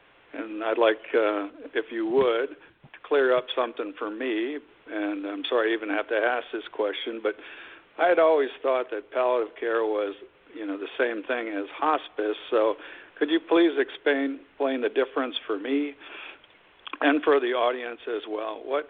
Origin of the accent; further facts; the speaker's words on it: Milwaukee, Wisconsin, United States; I'm from Wisconsin, so I understand.